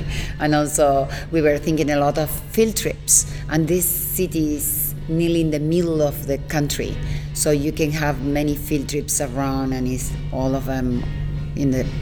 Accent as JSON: {"language": "English", "region": "Buenos Aires", "country": "Argentina", "said": "we are three women, I'm from Buenos Aires"}